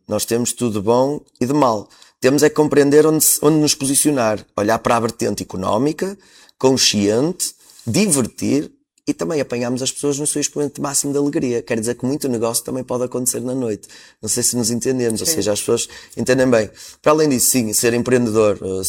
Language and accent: Portuguese; Barcelos, Braga, Portugal; Eu sou barcelense, mas a Esposende recebeu-me muito bem